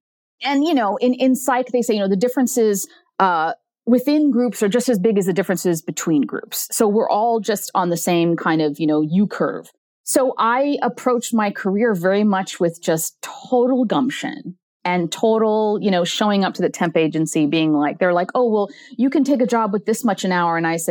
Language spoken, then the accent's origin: English; United States; I'm an American, right?